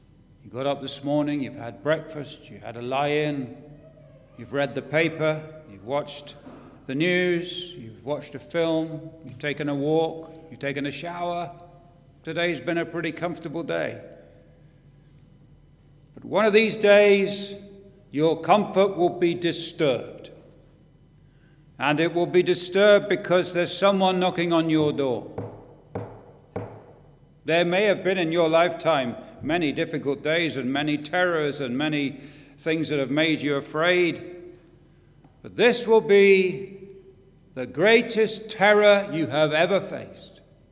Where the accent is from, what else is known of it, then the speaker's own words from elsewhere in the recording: England, United Kingdom; I'm from England.